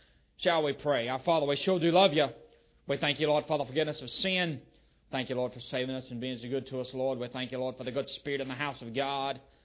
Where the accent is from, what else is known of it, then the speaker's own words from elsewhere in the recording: Greenville, South Carolina, United States; from the Greenville, Spartanburg, South Carolina area.